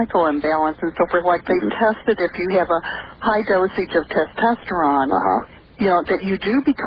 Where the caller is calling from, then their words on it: St. Louis, Missouri, United States; St. Louis.